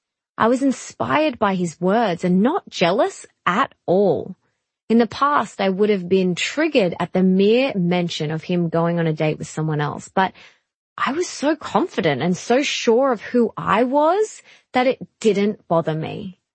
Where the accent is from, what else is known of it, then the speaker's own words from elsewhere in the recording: Australia; such as being born and raised in Australia with parents who love me and a healthy body.